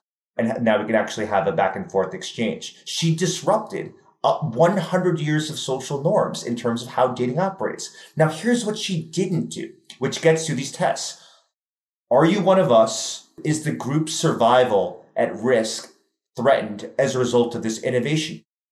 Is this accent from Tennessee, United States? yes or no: no; New York City, New York, United States; I mean, I'm from New York City.